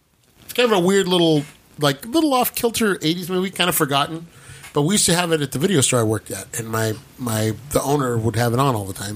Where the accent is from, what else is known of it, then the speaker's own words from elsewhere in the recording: Northern England, United Kingdom; accent: northern; I was told that my northern accent is shite.